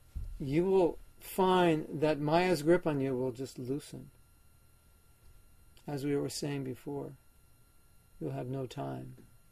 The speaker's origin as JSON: {"language": "English", "town": "Los Angeles", "region": "California", "country": "United States", "tie": "born or raised there", "said": "So I was raised in Los Angeles. My parents were living there."}